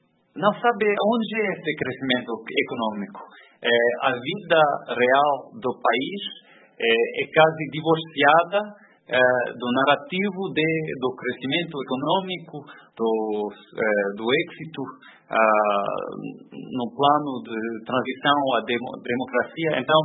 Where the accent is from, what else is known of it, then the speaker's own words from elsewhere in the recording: United States; Portuguese is a second language; Então, para mim, como americano